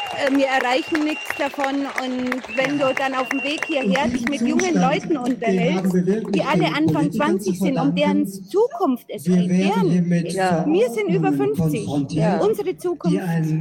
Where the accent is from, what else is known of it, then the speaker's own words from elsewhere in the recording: Munich, Bavaria, Germany; Ich bin Münchnerin.